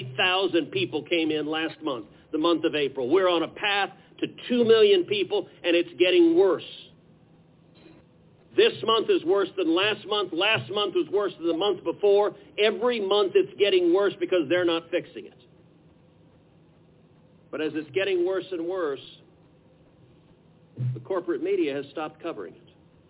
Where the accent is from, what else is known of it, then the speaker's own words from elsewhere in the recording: Texas, United States; And that is endangering the people of my home state of Texas.